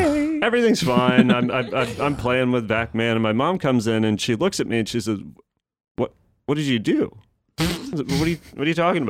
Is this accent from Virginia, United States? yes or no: yes; Annandale, Virginia, United States; also born or lived in Springfield; So when I was in fifth grade, I moved from Springfield to I guess it was Annandale, Virginia.